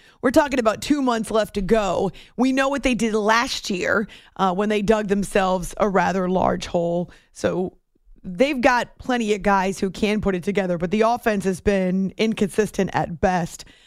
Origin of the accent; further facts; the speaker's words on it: New Hampshire, United States; inside the Garden in Boston, because we're from New Hampshire.